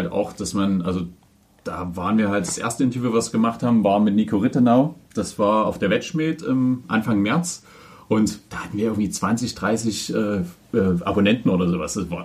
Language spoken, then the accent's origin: German; Dresden, Saxony, Germany; bei meiner Mutter da waren wir jetzt zweimal eine Woche in Dresden, wo ich herkomme, zu Besuch